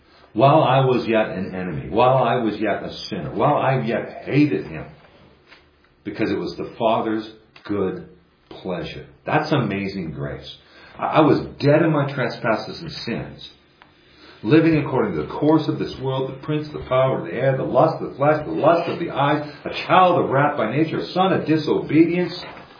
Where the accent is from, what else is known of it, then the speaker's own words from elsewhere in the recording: Canada; I'm Canadian.